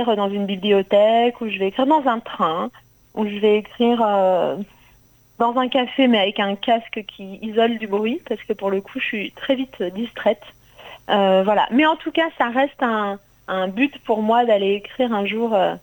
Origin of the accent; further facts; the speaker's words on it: Grenoble, Auvergne-Rhône-Alpes, France; now in Paris, France; je suis montée à Paris, parce que je viens de Grenoble.